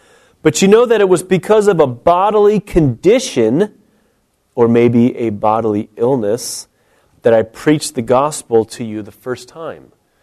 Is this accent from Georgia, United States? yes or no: no; Chicago, Illinois, United States; You know, when I grew up in Chicago, we played 16-inch softball, not the wimpy 12-inch.